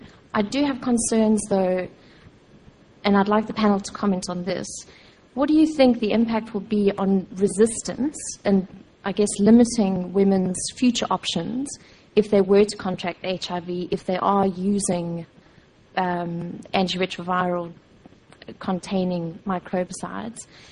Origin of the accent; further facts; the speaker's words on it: South Africa; also born or lived in Australia; from South Africa and Australia.